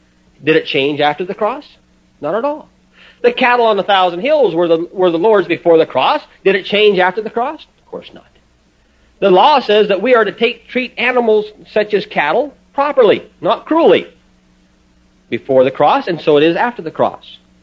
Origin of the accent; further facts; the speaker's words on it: Nebraska, United States; now in Colorado, United States; from Nebraska where I came from and from Colorado where I'm from now